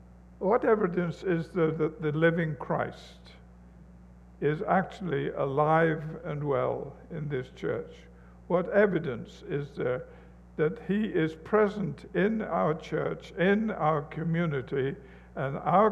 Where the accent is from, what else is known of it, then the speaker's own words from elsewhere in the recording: England, United Kingdom; now in United States; I come from England, in case you didn't know that, and there we speak English, but over here you have a certain dialect